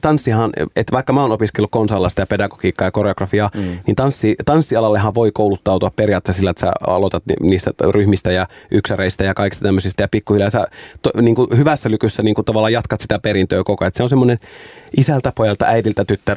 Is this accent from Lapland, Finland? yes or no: no; Oulu, North Ostrobothnia, Finland; now in Helsinki, Finland; mä oon oululainen, joka asuu Helsingissä. Että kyllä mä koen, että aina, ja sitten heti kun mainitaan Oulu, niin alkaa mäläkättää sillä niin legiemmi. Mutta että kyllä mä oon oululainen, joka asuu Helsingissä. Ja kuitenkin mä oon nyt, niin kuin mä sanoin, että 18 vuotta ollut täällä